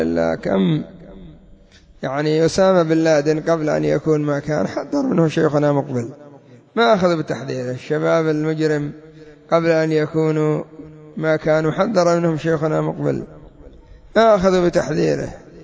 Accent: Yemen; هكذا عندنا في اليمن، كما أفسد محمد المهدي وعقيل المقطري

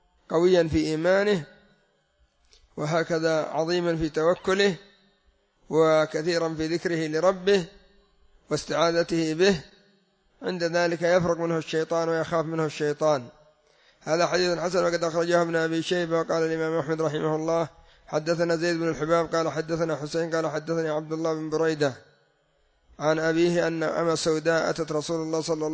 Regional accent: Yemen; وعندنا في اليمن كان الناس يتأثرون

